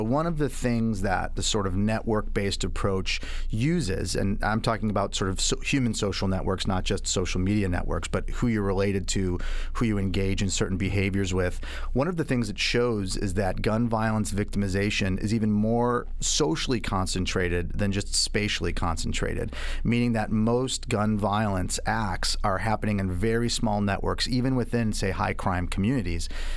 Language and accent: English; Chicago, Illinois, United States; I was born and raised and educated in Chicago in the 80s and 90s, and you couldn't escape the dialogue around gun violence and gun homicide in particular.